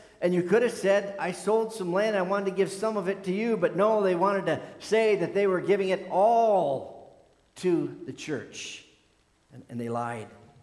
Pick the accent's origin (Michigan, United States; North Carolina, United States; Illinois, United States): Michigan, United States; when I grew up in the Upper Peninsula there, just a few miles north of here